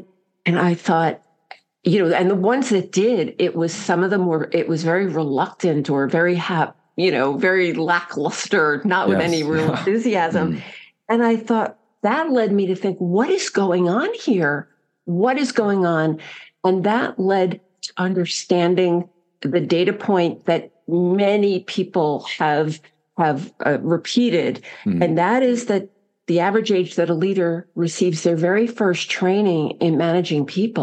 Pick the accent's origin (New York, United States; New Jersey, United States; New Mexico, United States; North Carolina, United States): New Jersey, United States; now in Florida, United States; I am originally from New Jersey, live in Florida now.